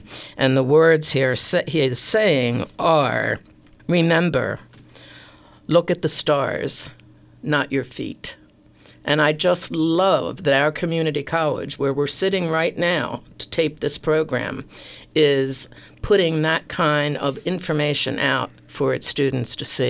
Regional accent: Baltimore, Maryland, United States; Baltimore, my hometown.

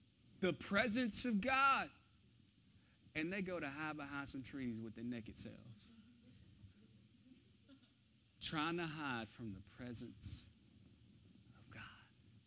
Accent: Carrollton, United States; We had a lot of land, and we had four-wheelers growing up in Carrollton

